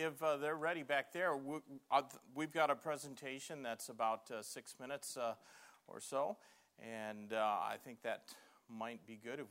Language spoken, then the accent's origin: English; Hamilton, Ontario, Canada; also born or lived in Zealand; I was born in Zealand and raised up in Hamilton, just south of Holland. And when I was about 4 or 5 years old, our family attended Robinson Baptist Church in that building over there.